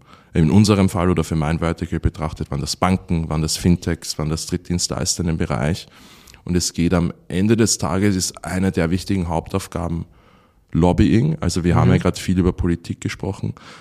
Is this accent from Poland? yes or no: no; Austria; born there; vielleicht darf ich als gebürtiger Österreicher jetzt noch einen Wunsch machen